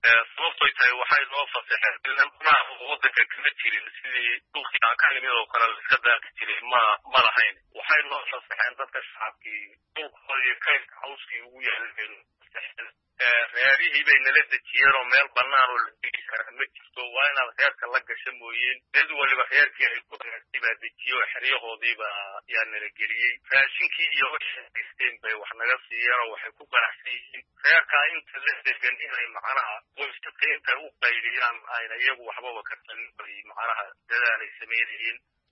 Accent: Birqod, Somali Region, Ethiopia; Waxaan ka imid gobolka Jarar, gaar ahaan degmada Birqod.

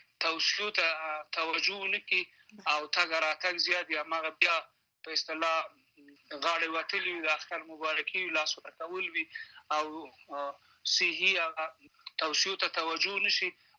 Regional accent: Laghman, Afghanistan; او په کلی کې چې زه د لغمان یم

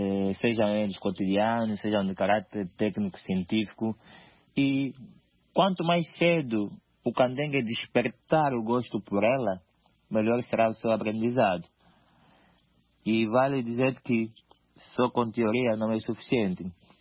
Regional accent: Cazenga, Luanda, Angola; born or raised there

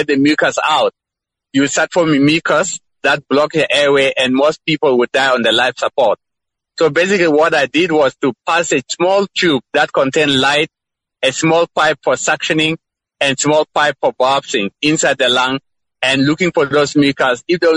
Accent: Central Equatoria, South Sudan; moved away; I was born in Juba. Then I grew up in Lokaran called Elanya country. I'm a Pojuluba tribe.

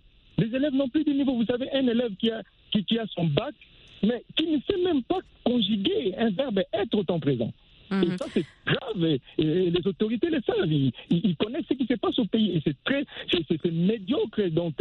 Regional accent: DR Congo; ici, chez nous, en RDC

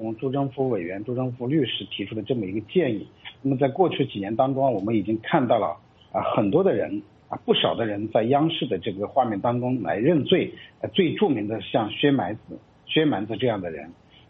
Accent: China

